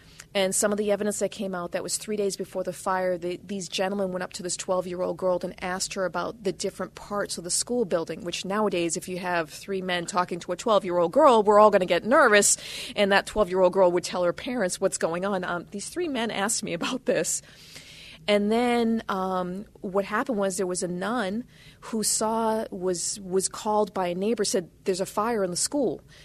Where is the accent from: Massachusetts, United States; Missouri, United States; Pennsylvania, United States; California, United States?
Massachusetts, United States; Because, as I said, in my hometown in 1925, the parish school of St. Cecilia was burned to the ground. It was the first French Catholic church that was attacked.